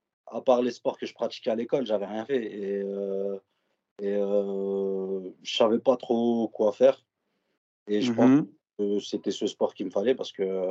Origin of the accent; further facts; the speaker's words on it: Roubaix, Hauts-de-France, France; Et après, je suis né à Roubaix, j'ai grandi à Roubaix.